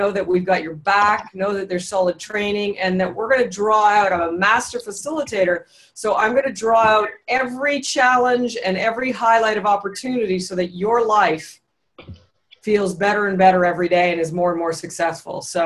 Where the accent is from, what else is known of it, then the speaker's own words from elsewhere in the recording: Toronto, Ontario, Canada; Well, us Torontonians, we don't always have every state figured out on the accent side.